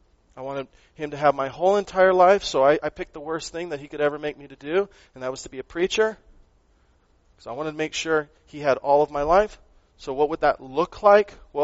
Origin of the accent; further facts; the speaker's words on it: Phoenix, Arizona, United States; born there; I was born in Phoenix, Arizona. God willed it.